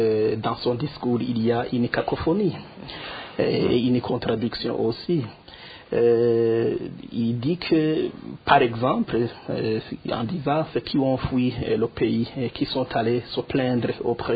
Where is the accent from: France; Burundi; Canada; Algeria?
Burundi; moved away; Le Burundi n'appartient pas à Évariste et consorts. C'est nous, c'est chez nous. Même si on a quitté le Burundi, le Burundi reste dans nos cœurs.